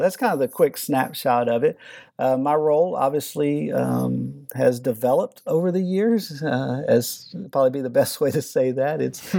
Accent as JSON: {"language": "English", "region": "Texas", "country": "United States", "tie": "born or raised there", "said": "I grew up in Texas all of my life, and I lived about 4.5 hours from San Antonio in Southeast Texas."}